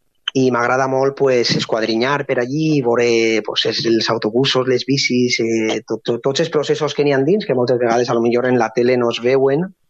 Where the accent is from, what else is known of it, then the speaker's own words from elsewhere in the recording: Gandia, Valencian Community, Spain; i que eixia de Gandia, del meu poble